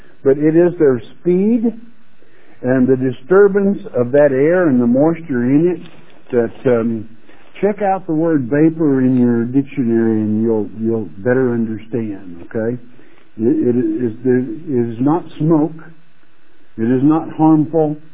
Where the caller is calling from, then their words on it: Georgia, United States; from Georgia.